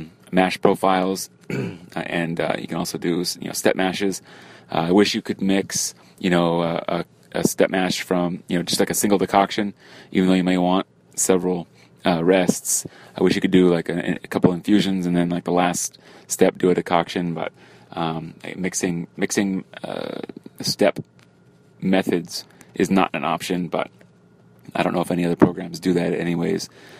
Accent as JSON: {"language": "English", "region": "California", "country": "United States", "said": "I am from South Orange County, California."}